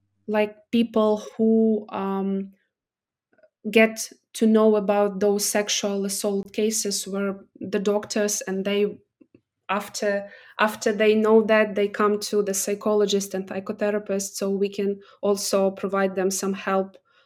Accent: Donetsk, Donetsk Oblast, Ukraine; moved away as an adult; because originally I was born in Donetsk, and when the Russia invaded Ukraine for the first time, I had to leave my hometown and to start over again.

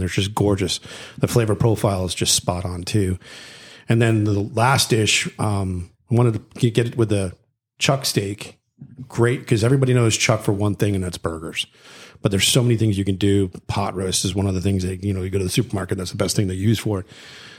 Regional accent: Florida, United States; I'm like, yeah, I'm from Florida. It was like one of those things that was kind of embarrassed being born and grown up here.

